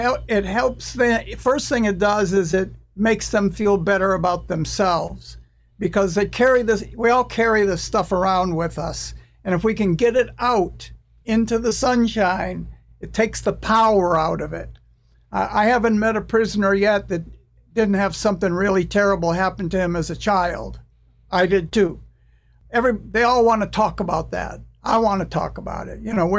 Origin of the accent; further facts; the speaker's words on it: United States; You do this in England, you're British, but I'm an American.